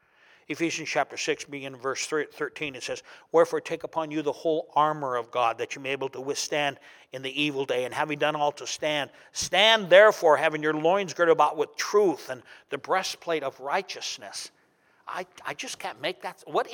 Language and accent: English; Anaconda, Montana, United States; And so we're driving, and I merge onto I-90, 6 miles outside of my hometown, Anaconda.